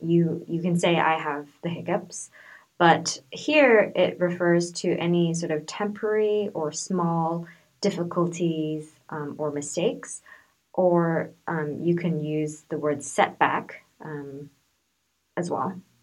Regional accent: Hong Kong; now in South Korea; So I have plans to travel back to my hometown, which is Hong Kong.

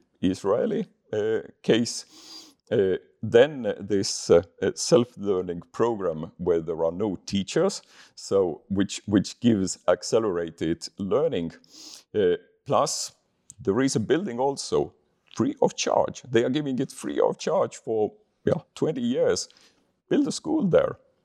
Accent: Estonia; because I'm coming from Estonia and geopolitically we are placed here and these kind of neighbors.

